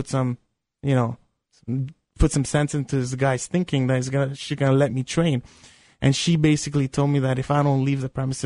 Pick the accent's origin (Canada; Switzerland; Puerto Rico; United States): Canada; This is part of being a Canadian athlete